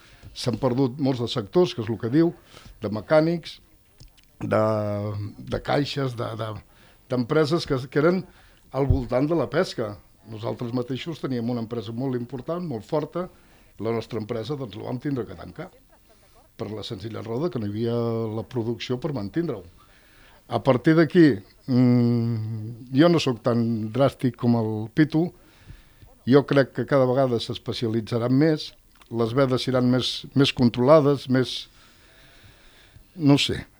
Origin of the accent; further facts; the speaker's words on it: Tarragona, Catalonia, Spain; Jo sóc nascut al Serrallo, continuo vivint al Serrallo. El Serrallo, doncs, és un poblet dins de la ciutat.